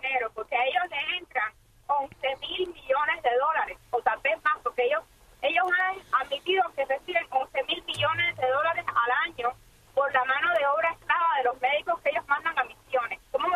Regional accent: Unión de Reyes, Matanzas, Cuba; moved away; Yo soy de un pueblecito como el tuyo, así chiquitito como Guayamanso, que se llama Unión de Reyes en Matanzas.

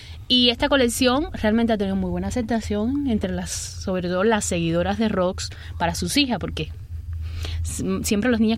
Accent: Cuba; como cubano

